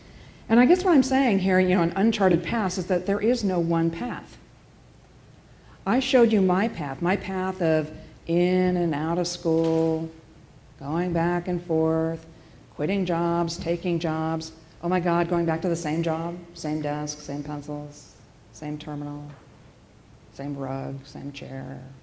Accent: Los Angeles, California, United States; I'm from California. Sorry, I also grew up in Los Angeles.

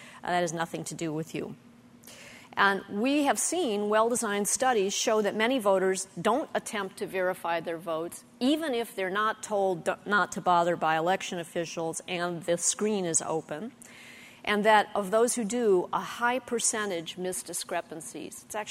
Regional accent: Illinois, United States; And I grew up in Illinois, not far outside Chicago

